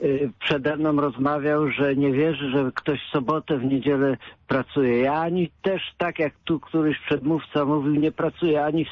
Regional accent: Poznań, Greater Poland Voivodeship, Poland; bo wyprowadziłem się z Poznania jakiś czas temu, to niezupełnie, jestem poznaniakiem, dalej się czuję.

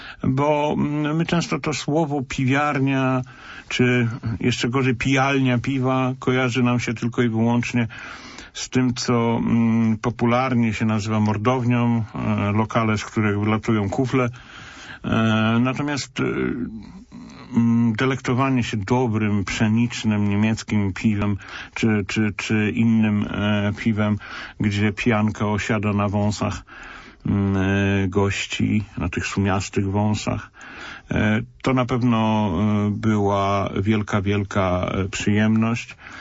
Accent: Poznań, Greater Poland Voivodeship, Poland; jako współczesny poznaniak zazdroszczę tym ludziom

